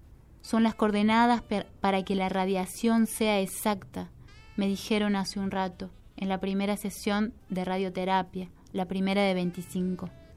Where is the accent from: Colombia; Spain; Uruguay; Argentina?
Argentina; General San Martín, La Pampa; En mi pueblo, General San Martín, ubicado bien al sur de La Pampa